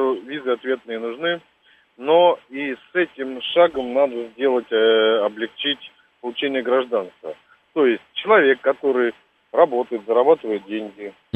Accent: Luhansk Oblast, Ukraine; now in Russia; Я сам родом из Донбасса, с Луганской области. Угу. В 90-х приехал сюда.

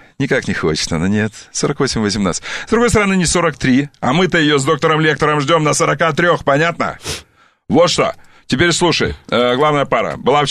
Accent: Omsk, Omsk Oblast, Russia; Я из Омска, она из Омска, она то Сиденко, то Сидоренко

